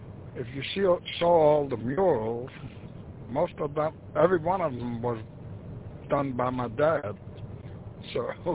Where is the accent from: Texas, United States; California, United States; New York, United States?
New York, United States; Northport; I am from Northport, Long Island.